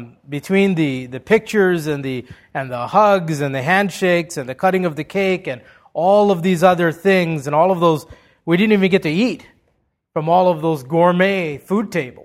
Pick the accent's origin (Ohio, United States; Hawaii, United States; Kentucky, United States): Hawaii, United States; Growing up in Hawaii, it was common to have an outdoor wedding followed by a luau